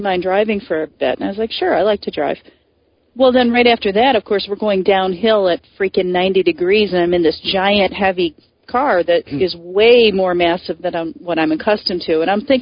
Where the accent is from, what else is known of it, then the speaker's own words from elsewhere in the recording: New York, United States; And I'm from New York State. I can drive in snow.